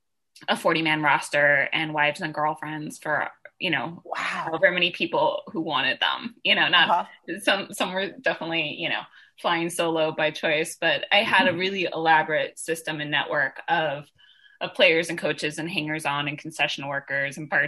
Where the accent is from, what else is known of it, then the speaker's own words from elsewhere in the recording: Seattle, Washington, United States; I grew up in Seattle in the 80s, which is to say watching Ken Griffey Jr. in the Kingdom.